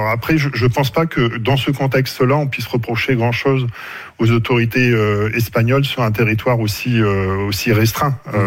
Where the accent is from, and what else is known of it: Hauts-de-France, France; now in Grenoble, France